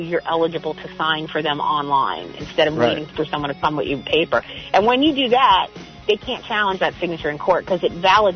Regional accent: Flushing, New York, United States; I'm from Flushing in Queens originally, and I sat in my parents' driveway and listened to the 86 World Series

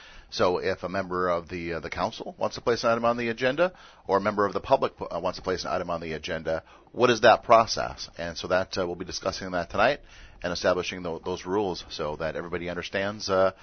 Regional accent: North Dakota, United States; now in Lake Havasu City, United States; Looking at some of the temperatures back in my home state, back in North Dakota, 20 below actual temperature

